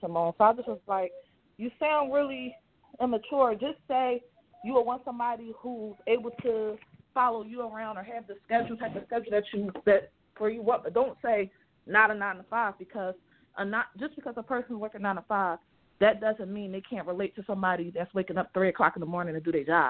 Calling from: Philadelphia, Pennsylvania, United States; Okay, this is, I'm calling from Philadelphia.

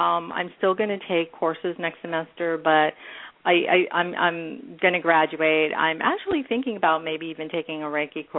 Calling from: San Francisco, California, United States; I'm calling from San Francisco area, my first time calling into your show

